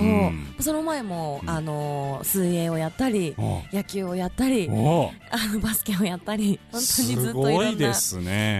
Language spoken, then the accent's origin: Japanese; Tokyo, Japan; 私は東京にあるんだなっていうのを実感、まあ感じることができて、改めてそのふるさとの大切さ、うん、私にとっての東京を